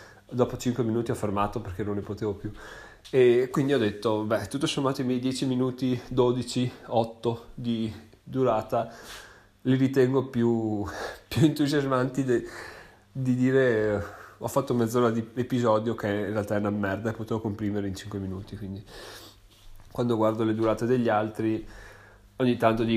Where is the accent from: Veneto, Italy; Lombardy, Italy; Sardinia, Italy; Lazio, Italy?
Veneto, Italy; accent: Venetian; vi ha preso in qualche modo la mia cadenza veneta